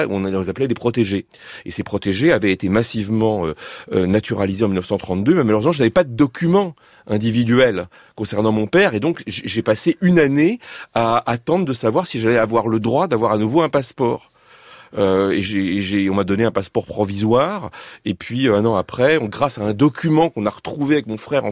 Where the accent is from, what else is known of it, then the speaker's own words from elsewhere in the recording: Paris, Île-de-France, France; born there; moi je suis né à Paris